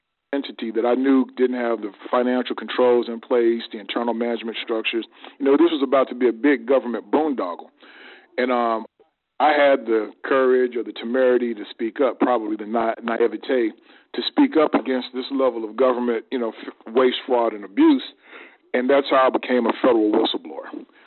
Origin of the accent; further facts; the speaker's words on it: Arkansas, United States; I'm originally from Arkansas, actually one of the most underserved communities in America. My hometown got rated the worst metropolitan area to live in for 2 years in a row.